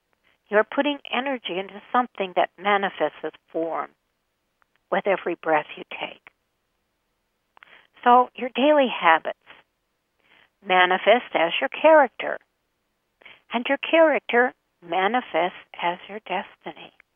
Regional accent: United States; become a fad here in America, and probably it's picked up everywhere on the planet. But I notice it being an American.

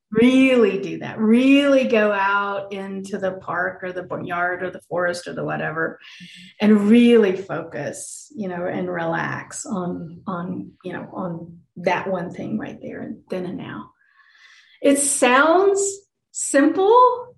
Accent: Tennessee, United States; Maybe it's my family. I'm from Tennessee.

